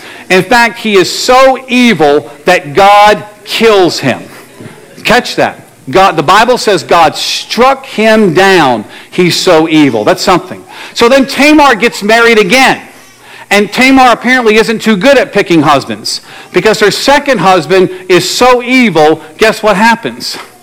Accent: Virginia, United States; Interestingly enough, I'm from Virginia

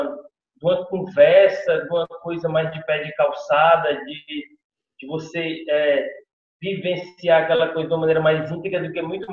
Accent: Fortaleza, Ceará, Brazil; tendo esse gene do sertão, né? E junto com a minha criação, eu fui criado no Benfica, que é um bairro quase no centro de Fortaleza.

